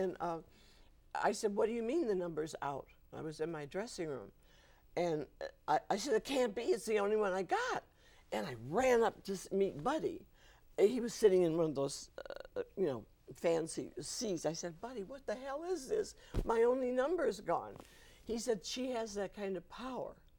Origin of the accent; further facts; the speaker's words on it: Lansing, Michigan, United States; also born or lived in Battle Creek, United States; I was born in Battle Creek, Michigan, where the vitamin foods come from, Kellogg's.